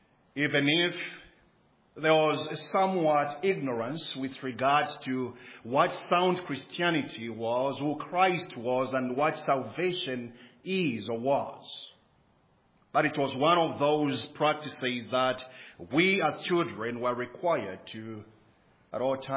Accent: Zambia; I was born and bred in Zambia. I was born in a family of 12. I had 11 siblings.

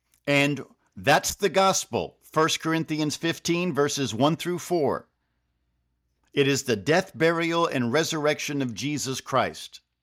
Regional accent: New Jersey, United States; I was raised in North Jersey around a lot of Jewish people.

